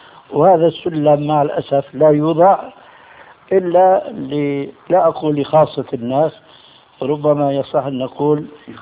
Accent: Levant, Syria; نضربها كما يقولون عندنا في الشام اللاوية

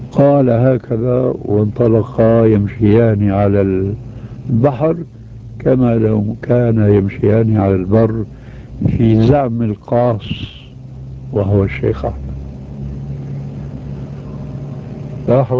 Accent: Syria; والمدفون هناك عندنا في سوريا.

